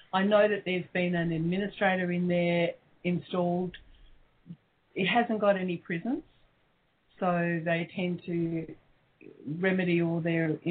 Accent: Australia; I mean, as an Australian, I feel kind of embarrassed about that.

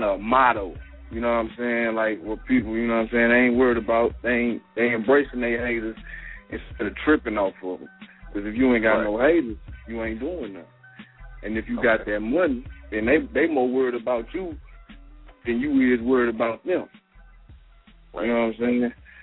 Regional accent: East St. Louis, Illinois, United States; Hey, I'm from East St. Louis, Illinois. Right across the bridge from St. Louis.

